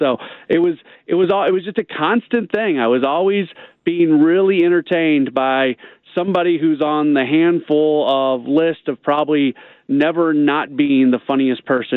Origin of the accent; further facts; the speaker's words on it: St. Louis, Missouri, United States; Yeah, I am from St. Louis.